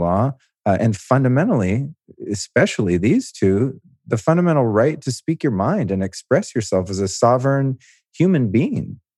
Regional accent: California, United States; my mom was born and raised in Berkeley. I grew up in the Bay Area.

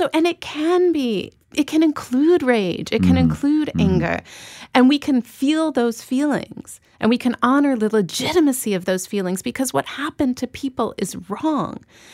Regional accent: Chicago, Illinois, United States; I grew up in Chicago in the time that I now understand historically is when mass incarceration was getting its sea legs.

